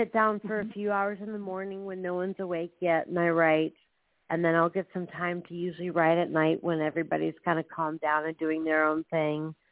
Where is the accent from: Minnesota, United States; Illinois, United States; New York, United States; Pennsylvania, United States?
Minnesota, United States; also born or lived in Nashville, Tennessee; I lived there, but I was born in Minnesota. I lived in Minnesota up until about 2003.